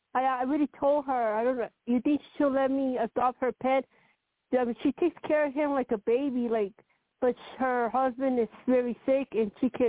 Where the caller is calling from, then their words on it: Colorado, United States; from Colorado, and thank you for taking my call